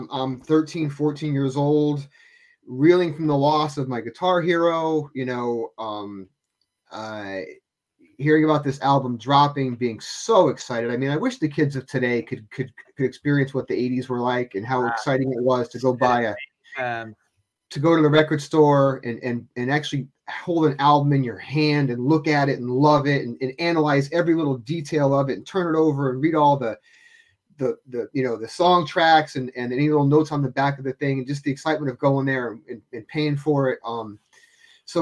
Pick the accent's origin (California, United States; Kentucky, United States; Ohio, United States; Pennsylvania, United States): Pennsylvania, United States; when I was in high school, I grew up in Pennsylvania, like you know